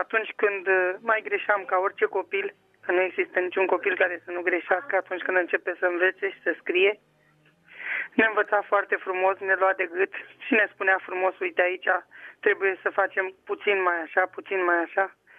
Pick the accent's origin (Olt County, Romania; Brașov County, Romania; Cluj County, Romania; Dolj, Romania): Dolj, Romania; Murgaș; Sunt din Comuna Murgaș, județul Dol.